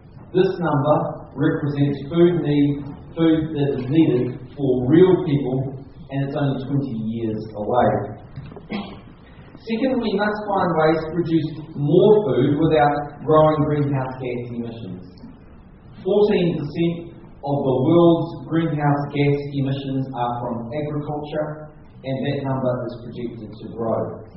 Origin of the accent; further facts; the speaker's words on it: New Zealand; Partly that is because I'm a New Zealander.